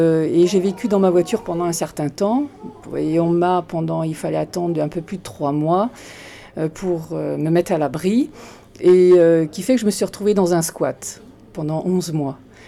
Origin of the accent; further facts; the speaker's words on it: Rennes, Brittany, France; quand j'allais à l'école au Gasset, parce que je suis une Rennaise